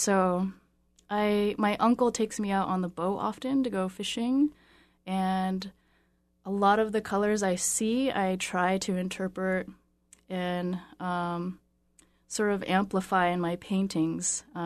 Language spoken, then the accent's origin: English; Juneau, Alaska, United States; I am Tlingit, Athabascan, and Yupik from Juneau, Alaska, and I am from the Raven Sockeye clan.